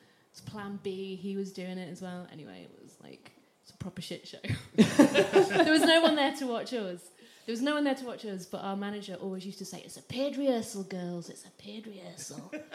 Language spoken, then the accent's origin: English; Doncaster, Yorkshire and the Humber, United Kingdom; now in London, United Kingdom; I'm from Doncaster.